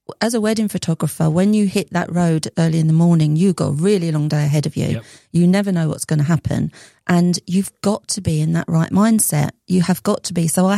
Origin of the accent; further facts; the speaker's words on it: Leyton, London, United Kingdom; born there; I was born in Leighton, East London.